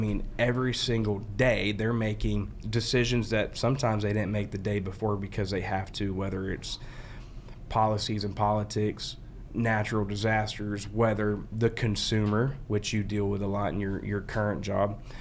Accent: Florida, United States; today, we are actually in my home state, the beautiful state of Florida, and I'm with another Floridian himself.

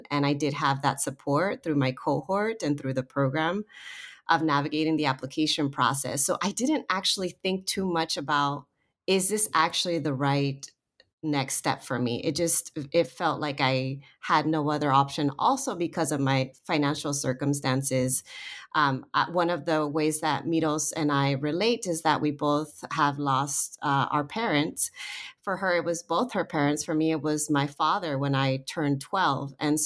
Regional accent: California, United States; I'm from the Southern California area, so I had been involved in theater practice since fourth grade.

